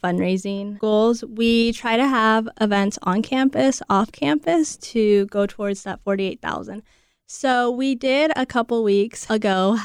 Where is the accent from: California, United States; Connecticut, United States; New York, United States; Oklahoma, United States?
California, United States; Los Alamos; now in Fresno, United States; So I am not from the Central Valley. I'm actually from the Central Coast, okay, a small town in the middle of the Santa Barbara County called Los Alamos. I moved up here to study speech language pathology